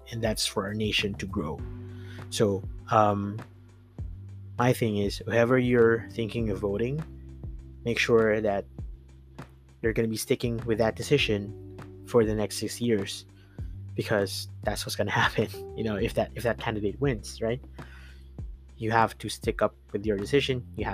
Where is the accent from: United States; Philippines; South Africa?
Philippines; as a Filipino, you know, everyone has their own opinion on a thing